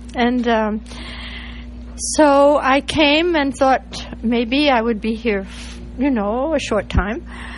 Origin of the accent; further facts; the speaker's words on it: Alexandria, Virginia, United States; Yeah, I always lived in Alexandria. I'm really from Virginia.